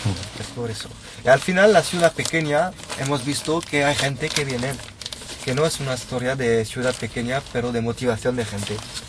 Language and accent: Spanish; France; born or raised there; Spanish is a second language